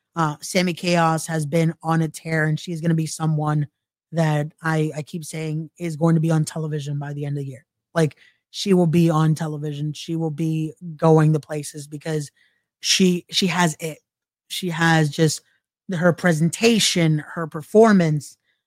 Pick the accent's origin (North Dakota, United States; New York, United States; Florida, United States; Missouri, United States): New York, United States; I'm a New Yorker and doing shows in New Jersey is amazing.